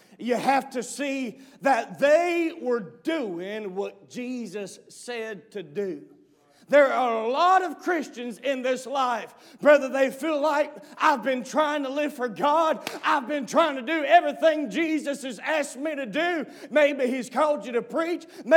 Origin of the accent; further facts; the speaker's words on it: Georgia, United States; now in South Carolina, United States; I'm from Georgia, and I'm a transplant to South Carolina, so y'all don't mind if I come up to North Carolina and preach for a minute, do you?